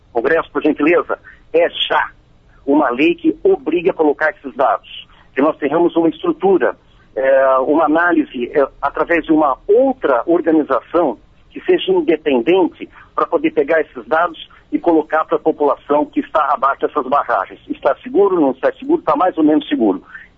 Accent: São Paulo, Brazil; eu agora analisando esse detalhe como paulista

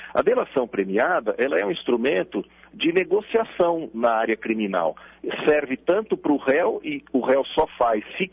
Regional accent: Campinas, São Paulo, Brazil; Tenho muito orgulho aí da minha terra. Espero estar aí outras vezes, em breve, aí com a minha família também, que é aí de Campinas.

